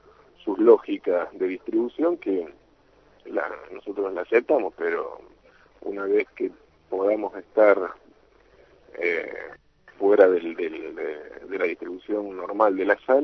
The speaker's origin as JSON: {"language": "Spanish", "town": "La Plata", "region": "Buenos Aires Province", "country": "Argentina", "said": "casi toda la gente que trabajó en la película somos de acá, de La Plata"}